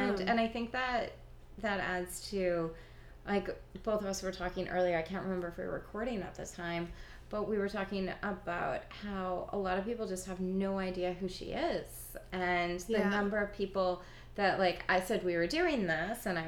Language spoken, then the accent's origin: English; Edmonton, Alberta, Canada; But, because I am Canadian, always thought that I would just marry Prince William.